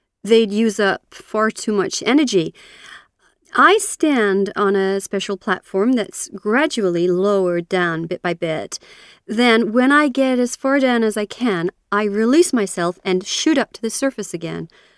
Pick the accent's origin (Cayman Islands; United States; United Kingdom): Cayman Islands; born there; Well, I was born in the Cayman Islands near the Bahamas.